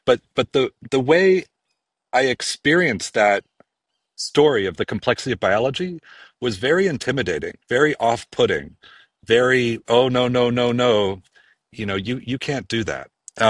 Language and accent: English; Pennsylvania, United States; I grew up in Pennsylvania, and like the cliche of a kid who likes to build stuff works for me.